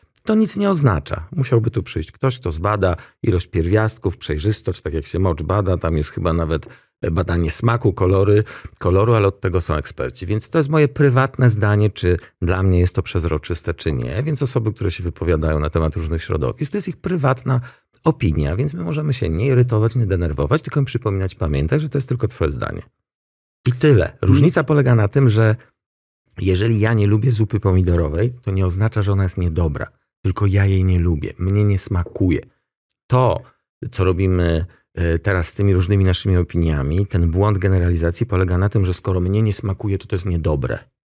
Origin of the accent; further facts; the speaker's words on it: Warsaw, Masovian Voivodeship, Poland; Natomiast ja mam lat 55, jestem z Pragi, z Warszawy, więc jakby mam inne słownictwo.